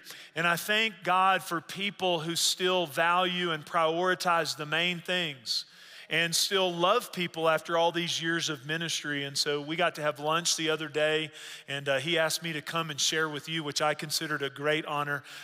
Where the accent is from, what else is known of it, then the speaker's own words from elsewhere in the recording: Texas, United States; I grew up in Northeast Texas